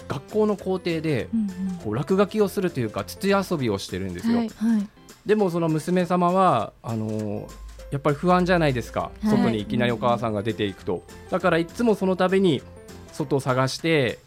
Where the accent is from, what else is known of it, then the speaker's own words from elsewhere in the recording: Fukuoka, Japan; now in Kyoto, Japan; 私がもともと福岡県出身で、はい、ずっと理学療法士として働いてたんですけど